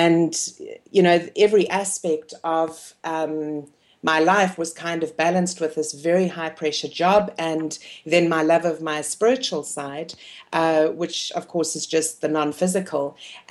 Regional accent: South Africa; born there; also born or lived in Botswana; I was born in South Africa and pretty much into a tourism family.

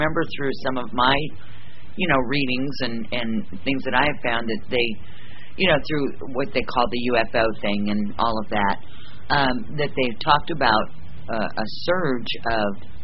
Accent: Michigan, United States; Because I'm originally from Michigan.

